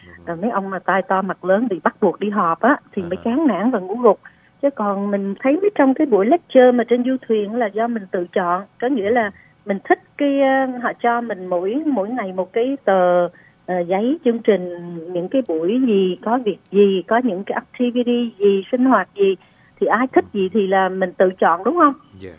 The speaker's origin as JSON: {"language": "Vietnamese", "town": "Nha Trang", "region": "Khanh Hoa", "country": "Vietnam", "tie": "born or raised there", "said": "Tại hồi xưa mình dân Nha Trang mà, thì cái lớp học nó nằm gần biển."}